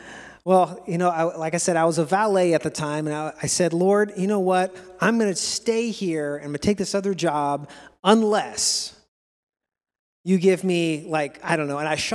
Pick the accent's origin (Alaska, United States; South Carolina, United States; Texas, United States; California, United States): Alaska, United States; I know before I moved back to Alaska, I grew up in Southeast Alaska.